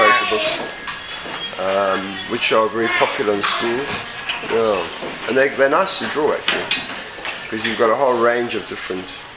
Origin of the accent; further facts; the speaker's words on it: Zimbabwe; You know, as a kid growing up in Zimbabwe in the 50s, we had American comics, which was amazing.